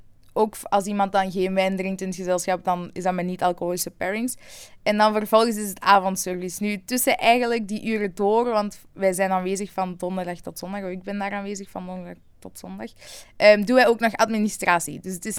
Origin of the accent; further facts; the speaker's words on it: Vosselaar, Antwerp, Belgium; ik ben zelf afkomstig van Vosselaar. Ik woon daar dus ook nog tot op dag van vandaag.